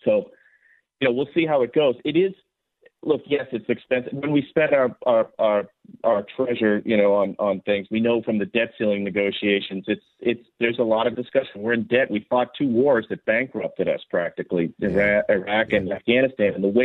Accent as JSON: {"language": "English", "town": "Boston", "region": "Massachusetts", "country": "United States", "said": "I'm looking back at history. I'm from Boston."}